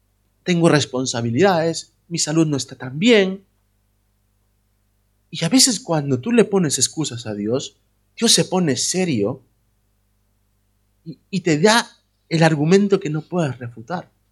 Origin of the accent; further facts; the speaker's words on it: Madrid, Community of Madrid, Spain; Lo digo porque soy de Madrid.